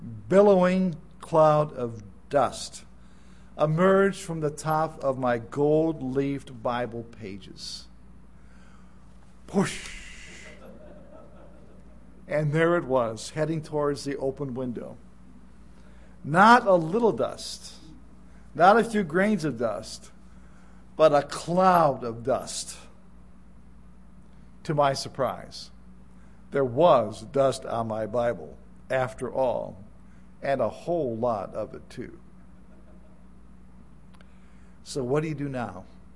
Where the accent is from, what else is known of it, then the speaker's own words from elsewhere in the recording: Gary, Indiana, United States; Now remember, I'm the kid from Gary, Indiana. You know, I'm from the Music Man … Gary, Indiana is my hometown.